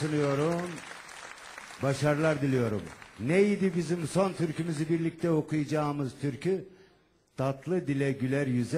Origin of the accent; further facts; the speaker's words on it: Kırşehir, Turkey; Evet, Kırşehirliyim